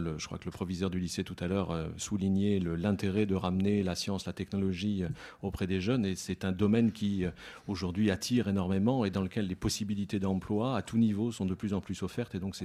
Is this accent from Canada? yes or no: no; Normandy, France; en tant que Normand que d'avoir vécu pas tellement loin du littoral et aussi d'une grande zone de marais